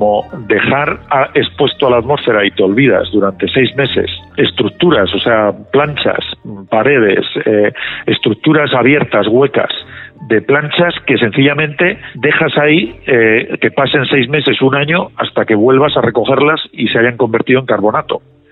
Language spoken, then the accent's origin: Spanish; Castilla-La Mancha, Spain; Y yo en mi pueblo, que soy de un pueblecito de Guadalajara, me acuerdo de mis padres que lo hacían todos los años